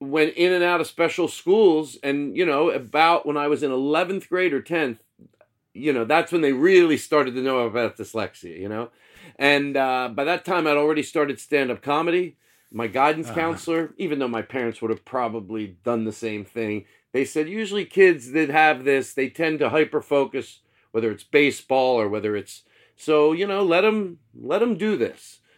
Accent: Philadelphia, Pennsylvania, United States; also born or lived in Valley Forge; I grew up in Philadelphia until about second grade, lived in like Northeast, and then we moved out to Valley Forge when I was in like fifth grade.

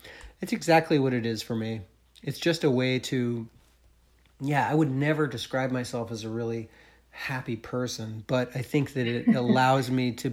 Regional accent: New England, United States; growing up in New England, like there wasn't much of a punk scene where I lived.

